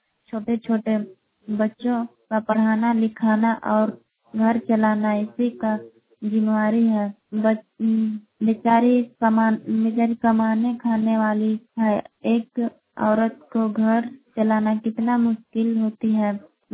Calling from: Bihar, India; मैं और मांझी प्रखंड कुत्ते गांव से बोल रही हूँ।

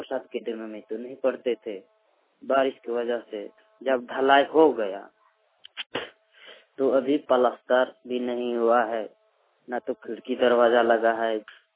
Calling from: Bokaro, Jharkhand, India; टिस्कू, टोला rally बेड़ा post से, थाना नवाडी, जिला बोकारो, झारखंड से बोल रहा हूँ।

